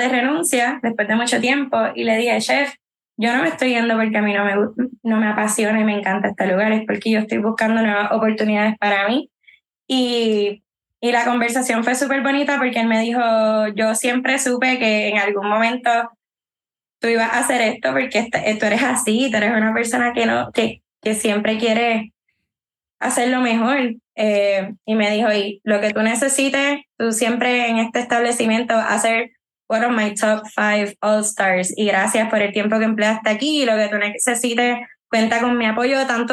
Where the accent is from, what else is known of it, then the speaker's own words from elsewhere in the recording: Puerto Rico; yo siento que como puertorriqueños necesitamos abrazar nuestra cultura más y celebrarla más